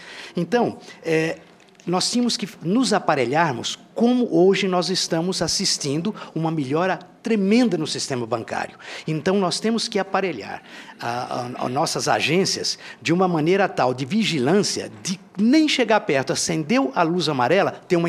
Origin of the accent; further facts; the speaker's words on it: Goiás, Brazil; eu sou do estado de Goiás